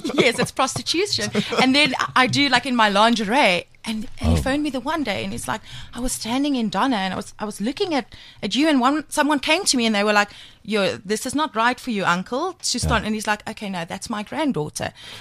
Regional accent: Middelburg, Mpumalanga, South Africa; I mean, when I got to Cape Town, I thought it was freaking Las Vegas. It was lights and it was buildings.

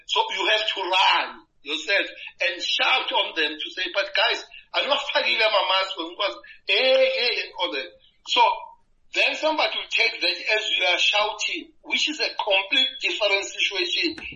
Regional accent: South Africa; I'm a South African

